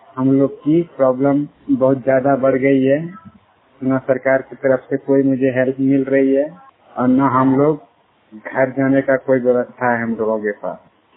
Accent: Bihar, India; तमिलनाडु तिरुपुर सिटको से हम बोल रहे हैं … हम बिहार के रहने वाले हैं

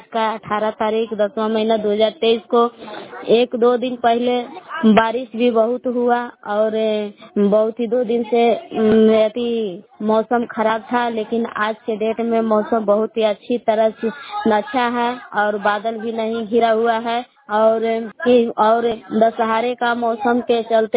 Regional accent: Belaon, Bihar, India; मैं ग्राम बेलाल जिला कैमूर भभुआ के निवासी हूँ।

